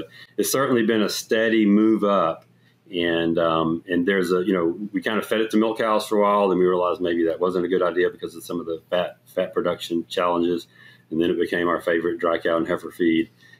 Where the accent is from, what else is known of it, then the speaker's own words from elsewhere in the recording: Alabama, United States; So I grew up in Alabama. My dad was an ag econ professor at Auburn.